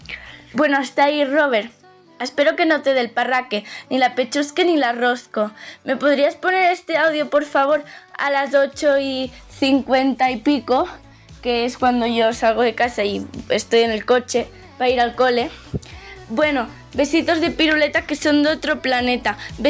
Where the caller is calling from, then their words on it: Llívia, Catalonia, Spain; de Llivia, y mañana acabo sexto.